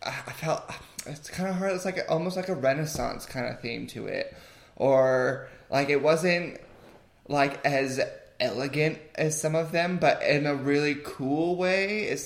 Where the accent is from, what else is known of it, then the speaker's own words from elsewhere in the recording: California, United States; And I'm from California, and it hurts me to even say it out loud